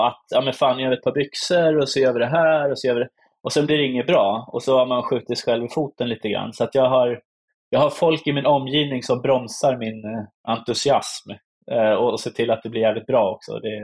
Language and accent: Swedish; Sweden; Men jag är svensk.